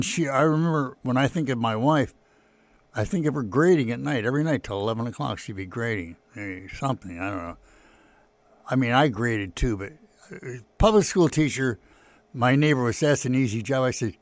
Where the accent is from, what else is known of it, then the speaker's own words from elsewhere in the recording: Shaker Heights, Ohio, United States; That's where I was born and raised in Shaker Heights. I went through the whole school system.